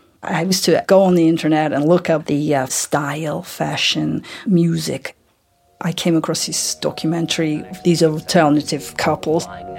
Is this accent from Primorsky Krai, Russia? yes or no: yes; Vladivostok, Primorsky Krai, Russia; English is a second language; I live most of my life in Vladivostok in Russia. It was a hard town for me to live because I was bisexual in this town